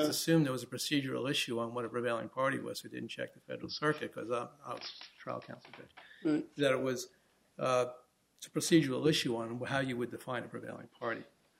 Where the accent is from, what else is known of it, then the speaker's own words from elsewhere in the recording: New York, United States; Yes, sir. I'm from New York. You have to.